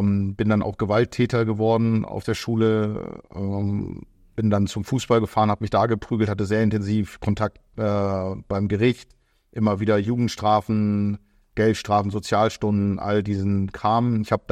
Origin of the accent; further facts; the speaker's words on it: Stockelsdorf, Schleswig-Holstein, Germany; Bin dann gut behütet aufgewachsen hier in Stockelsdorf, ein kleiner Vorort von Lübeck.